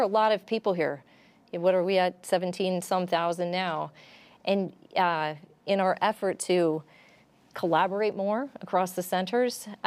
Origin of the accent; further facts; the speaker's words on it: Midwest, United States; Well, so I grew up in the Midwest, and baseball was my lullaby, right?